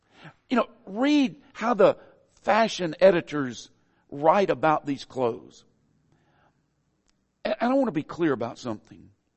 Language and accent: English; the South, United States; accent: southern; how do you think I came about my southern accent? It's pretty simple. I was born in the South. I've spent all but 4 years of my life in the South